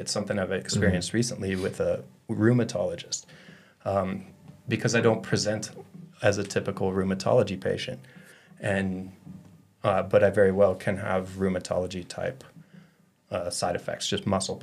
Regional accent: Golden, Colorado, United States; I grew up in Golden, lived out east in Brighton where the lake is, and then moved here for skydiving and close to the airport

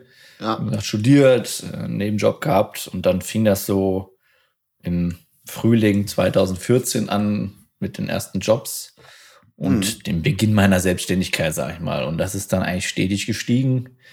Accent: Krefeld, North Rhine-Westphalia, Germany; also born or lived in Tönisvorst / Berlin; Und bis auf 3 Jahre Berlin habe ich eigentlich mein ganzes Leben in Krefeld verbracht. Also, ne? In Bockum.

